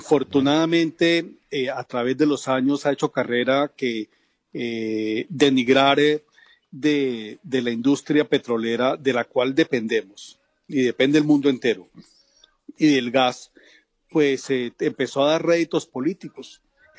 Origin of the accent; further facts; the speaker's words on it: Colombia; quienes terminaremos pagando los platos rotos somos todos los colombianos